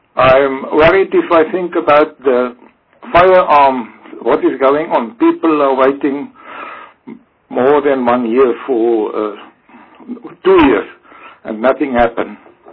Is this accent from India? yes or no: no; Oudtshoorn, Western Cape, South Africa; I'm worried I'm from Oudtshoorn